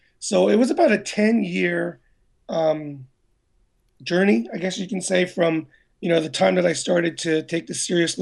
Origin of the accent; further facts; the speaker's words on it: Montreal, Quebec, Canada; now in Toronto, Canada; I grew up in Montreal and we learned French growing up, but because there's, you know, out here in the suburbs of Toronto, there isn't a lot of occasion for me to speak French or Tagalog, so it's kind of rusty.